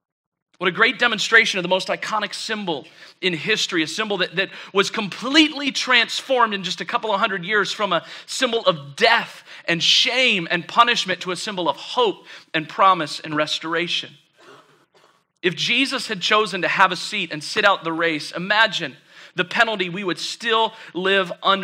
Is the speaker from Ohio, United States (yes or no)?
yes; Ohio, United States; this was the time of year where I grew up in Ohio.